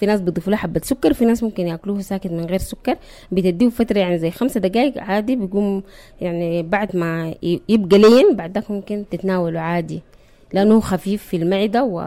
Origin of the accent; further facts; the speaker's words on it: Sudan; يعني حاجة ما معهودة عندنا هنا, ما معهودة عندنا في السودان